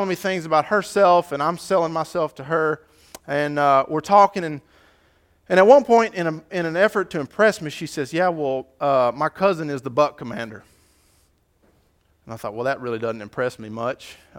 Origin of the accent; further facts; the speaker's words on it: Huntsville, Texas, United States; I grew up in Huntsville, and so it's always fun for me to be able to come back to Texas and drive through Texas